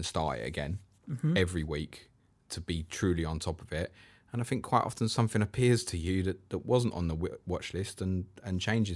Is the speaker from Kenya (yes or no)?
no; United Kingdom; Nah, we're British. It's not masculine.